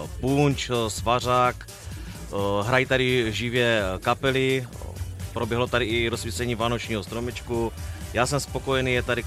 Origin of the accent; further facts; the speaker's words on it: Ostrava, Moravian-Silesian Region, Czechia; taktéž pocházím z Ostravy.